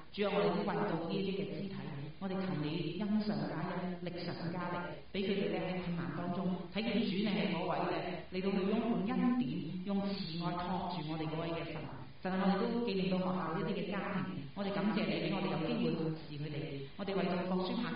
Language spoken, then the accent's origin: Cantonese; Hong Kong; 让我哋今日成为香港人，我哋并唔系徒然嘅